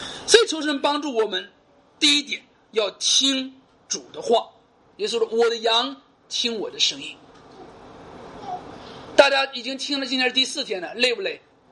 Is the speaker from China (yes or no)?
no; Singapore; 你回到新加坡了，回到我们的家乡之后呢，